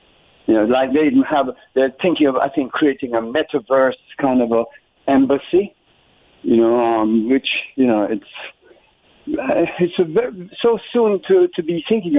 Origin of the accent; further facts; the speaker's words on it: Jamaica; born there; I was born in Jamaica